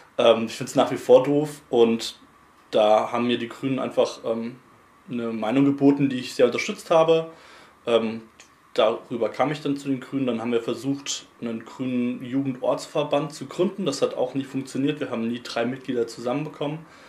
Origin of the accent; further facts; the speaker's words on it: Freudenstadt, Baden-Württemberg, Germany; Durch die familiäre Geschichte, durch meinen Vater sind wir öfters mal umgezogen. Ich bin vor allem in Freudenstadt aufgewachsen und habe dann später noch in Freiburg gewohnt.